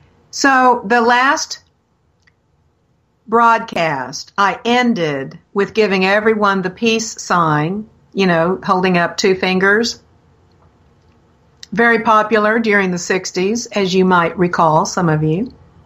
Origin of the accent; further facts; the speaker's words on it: Texas, United States; Y'all, I'm from Texas.